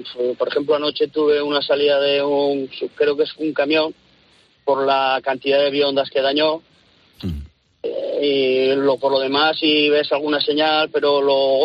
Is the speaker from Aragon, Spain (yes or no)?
yes; Zaragoza, Aragon, Spain; now in Jaén, Spain; Soy maño de nacimiento y de corazón, pero resido en Jaén capital.